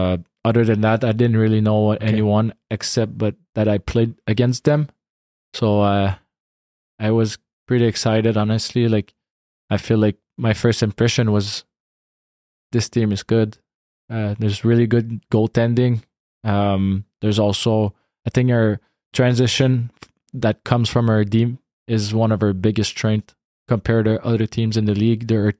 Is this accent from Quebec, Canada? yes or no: yes; Sherbrooke, Quebec, Canada; And then I got traded to my hometown in Sherbrooke.